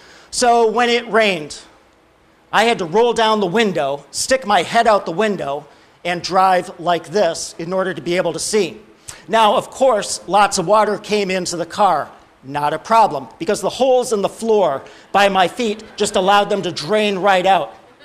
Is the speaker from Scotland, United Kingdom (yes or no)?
yes; Scotland, United Kingdom; when he said new, I'm also Scottish, so there's no way I'm getting a new car